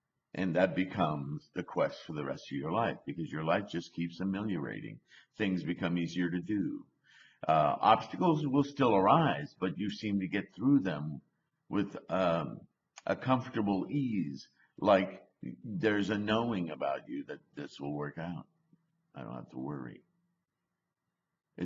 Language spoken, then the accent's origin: English; Canada; now in United States; I'm French Canadian, across Canada, down into California, in this Bay Area, moved to Wyoming